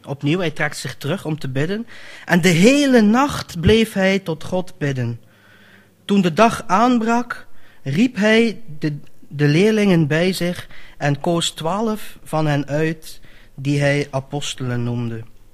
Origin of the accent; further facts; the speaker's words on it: Netherlands; Ik ben maar een Nederlander.